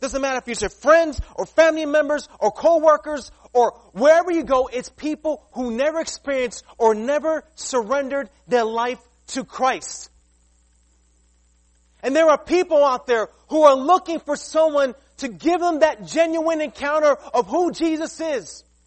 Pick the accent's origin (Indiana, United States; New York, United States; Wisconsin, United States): New York, United States; New York City; Years, because see, I grew up in Queens, New York. So street smarts told me, listen, if you see that homeless guy, you walk across the other side.